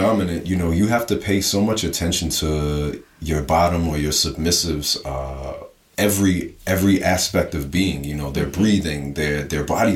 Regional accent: New Jersey, United States; because I'm from Jersey, so like Jersey and New York didn't have the big filming scene

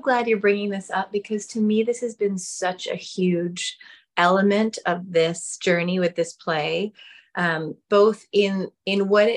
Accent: New York City, New York, United States; My mother wasn't Jewish, but we grew up in New York City. My brothers went to nursery school at the local synagogue.

